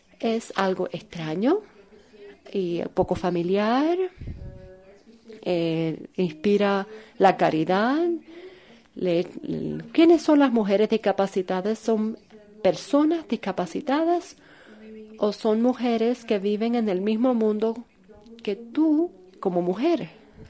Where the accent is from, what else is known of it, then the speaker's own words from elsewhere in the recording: South Korea; Spanish is a second language; moved away as an adult; yo vengo de Corea.